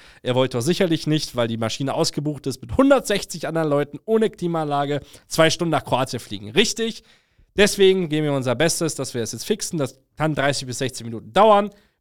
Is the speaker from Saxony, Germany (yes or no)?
no; Cologne, North Rhine-Westphalia, Germany; ich bin aus Köln